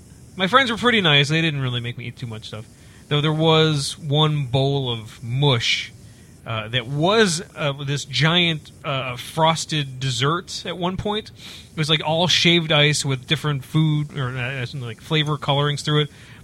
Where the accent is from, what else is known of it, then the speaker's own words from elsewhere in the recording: Evanston, Illinois, United States; born there; I was born in Evanston. Evanston Hospital. I don't speak any Spanish.